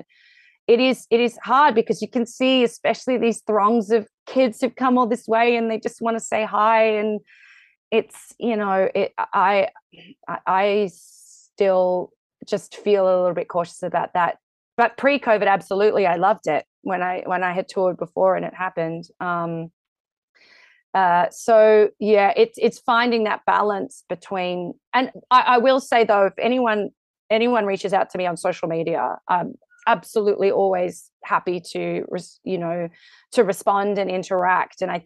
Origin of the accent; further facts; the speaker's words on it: Australia; I'm very Australian about it.